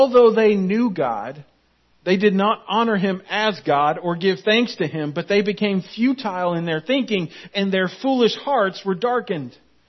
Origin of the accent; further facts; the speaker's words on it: Florida, United States; I grew up in Central Florida.